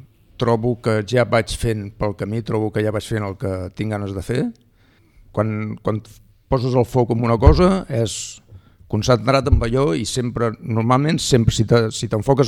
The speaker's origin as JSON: {"language": "Catalan", "town": "El Port de la Selva", "region": "Catalonia", "country": "Spain", "said": "soc de Port de la Selva, o sigui, és irremediable."}